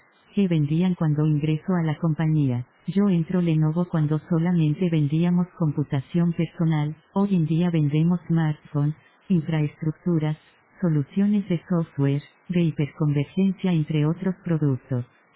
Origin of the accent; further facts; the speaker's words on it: Colombia; Yo soy colombiano, aprecio el talento del país